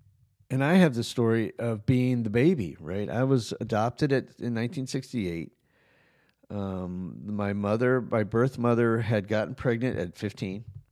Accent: Oklahoma City, Oklahoma, United States; born there; I was born in Oklahoma City.

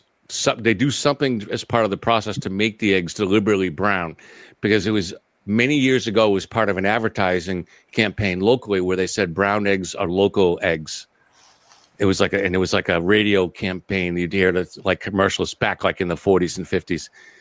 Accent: Lawrence, United States; When I was growing up in Lawrence, we had green ham.

